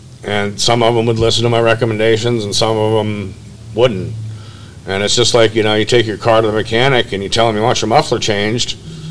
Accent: California, United States; And growing up in Marin County, where everybody has $200 shoes and a spare BMW in their garage, it was all about ego.

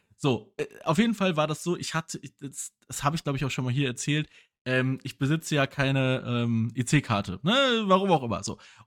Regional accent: Neuss, North Rhine-Westphalia, Germany; Da hat es sich zugetragen, dass ich einen Auftrag in meiner alten Heimatstadt in Neuss hatte.

